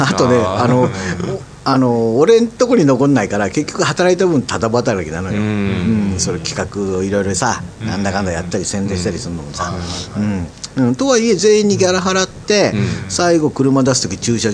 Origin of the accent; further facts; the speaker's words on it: Tokyo, Japan; なぜかスカイツリーがね、私の地元にこうやってきたっていうね。